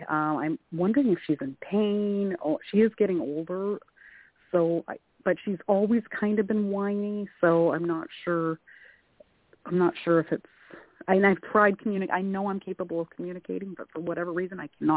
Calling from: Ontario, Canada

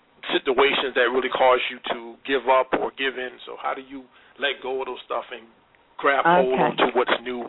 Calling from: South Carolina, United States; I'm calling from South Carolina.

